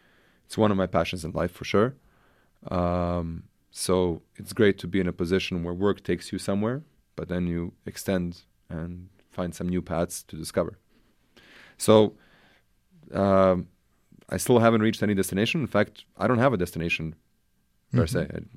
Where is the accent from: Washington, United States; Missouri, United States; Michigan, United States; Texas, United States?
Washington, United States; Seattle; also born or lived in Belgrade, Serbia; I was born in Belgrade, at the time Yugoslavia. I immigrated to the States when I was a kid, started playing music in Seattle.